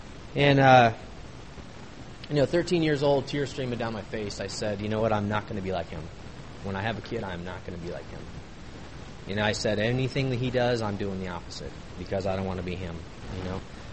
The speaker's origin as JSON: {"language": "English", "town": "Ridgecrest", "region": "California", "country": "United States", "tie": "born or raised there", "said": "And, you know, I grew up in Ridgecrest, California. If any of you guys know where that's at, it's in the middle of nowhere."}